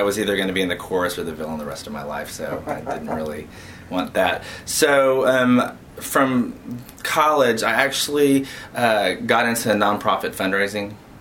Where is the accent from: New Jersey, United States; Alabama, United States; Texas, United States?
Texas, United States; Dallas; also born or lived in Baton Rouge; now in Houston, United States; So I started in Baton Rouge. As soon as I graduated from LSU, I came to Houston. I grew up in Dallas, so I wound up back in Texas